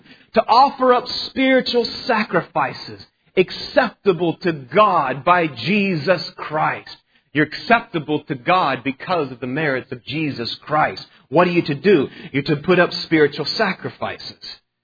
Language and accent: English; Texas, United States; I was raised in Texas, and in Texas, if there's one thing you grow learning about is the Alamo.